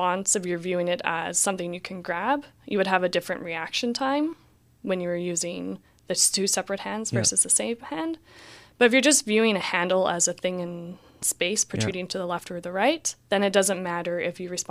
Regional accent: Calgary, Alberta, Canada; now in Victoria, Canada; Fortunately, I'm also from Calgary, so moving to Victoria was already my first time moving away from home.

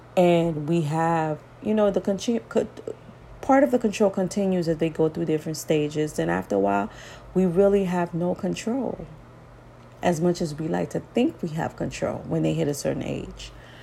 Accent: Miami, Florida, United States; Like when I was growing up in Miami and I looked out the window and saw those people using those pipes

